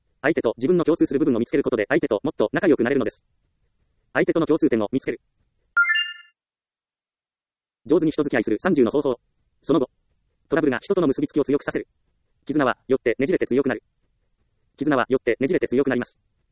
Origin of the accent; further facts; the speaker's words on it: Ehime, Japan; 私と同じ愛媛県出身に真鍋かおりさんがいます。